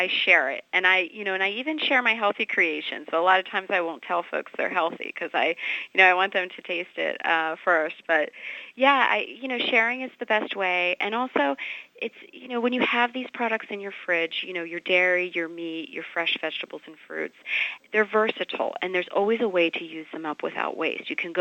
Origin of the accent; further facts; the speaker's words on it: Pittsburgh, Pennsylvania, United States; I'm originally from Pittsburgh.